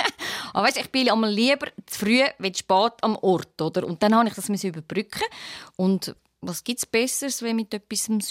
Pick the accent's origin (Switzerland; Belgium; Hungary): Switzerland; Schwyz; Und ich bin aufgewachsen in der March und bei uns kutet es so viel.